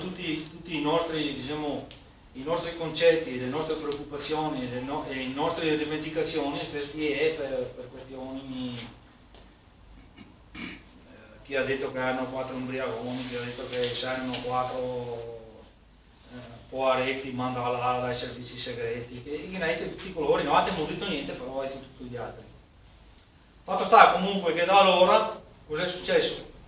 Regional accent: Veneto, Italy; noi altri, come Veneti, che abbiamo 1100 anni di storia

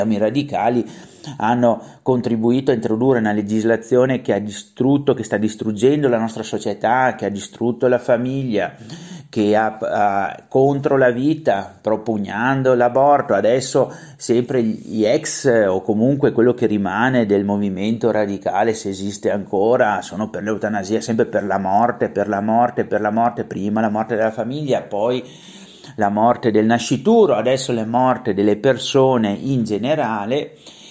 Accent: Veneto, Italy; Noi come Veneti abbiamo mosso, ci siamo mossi come un sol corpo nel 2017 con il referendum per l'autonomia

